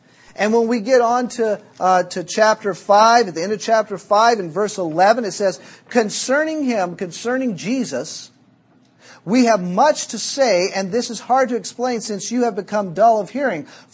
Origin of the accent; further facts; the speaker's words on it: the South, United States; because we're from the South, very proper